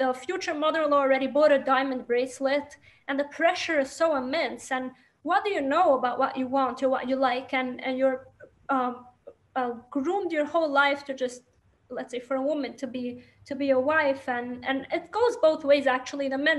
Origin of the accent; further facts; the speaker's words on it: New York, United States; first language Yiddish; English is a second language; I'm from New York, but I speak Yiddish as a first language.